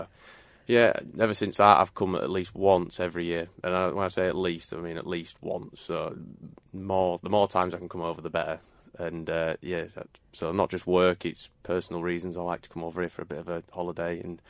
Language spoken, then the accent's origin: English; Yorkshire and the Humber, United Kingdom; I'm from North Yorkshire, England, but live right over on the west side of North Yorkshire.